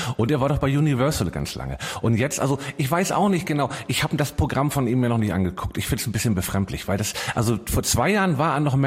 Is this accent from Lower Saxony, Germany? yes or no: no; Hamburg, Germany; Ich habe letztes Wochenende in Hamburg, in meiner Heimatstadt, verbracht